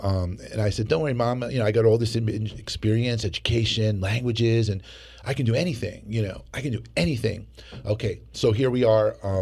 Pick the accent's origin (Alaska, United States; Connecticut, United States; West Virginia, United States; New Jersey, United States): New Jersey, United States; Short Hills; we lived in Short Hills, New Jersey. And, I grew up there. It was beautiful, beautiful upbringing.